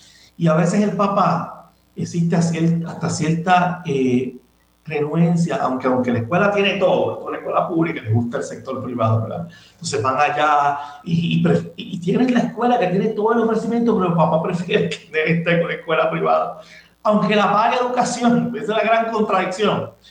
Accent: Patillas, Puerto Rico; yo que soy de Patilla, sabemos que cuando vamos a nuestros pueblos

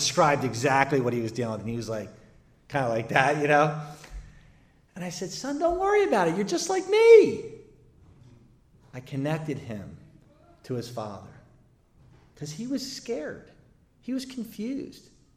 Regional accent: Philadelphia, Pennsylvania, United States; I'm from Philadelphia. So the Philadelphia Eagles won the Super Bowl last year.

